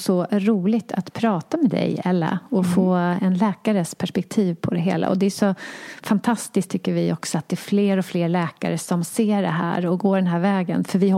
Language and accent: Swedish; Enköping, Uppsala County, Sweden; Ja, jag är ju från Enköping